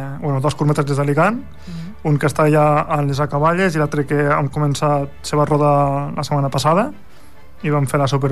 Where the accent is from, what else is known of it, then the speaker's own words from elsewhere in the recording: Lleida, Catalonia, Spain; jo sóc de Lleida, i tenen la perspectiva de que estàs a dalt dels Pirineus. Dius, no, que Lleida també és pla, que Lleida és molt gran